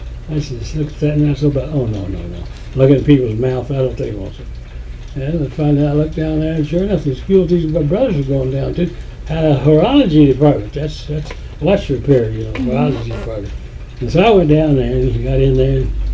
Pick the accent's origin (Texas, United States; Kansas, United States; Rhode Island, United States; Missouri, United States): Kansas, United States; Fredonia; born there; I was born in Fredonia, Kansas, on the southeast part of Kansas there. I was born at home in bed.